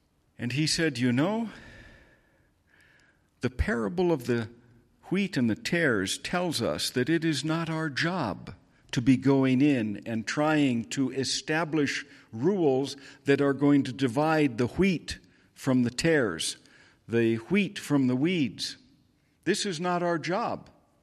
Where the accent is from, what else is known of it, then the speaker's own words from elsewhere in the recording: United States; some of you can hear that I was raised in the United States from my accent.